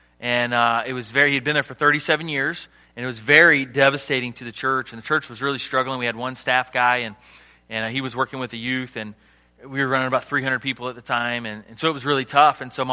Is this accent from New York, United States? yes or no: no; Chesapeake, Virginia, United States; So I grew up in Chesapeake, Virginia, down south, which means we do crazy things like watch NASCAR and drink sweet tea, and that's what people do in the South.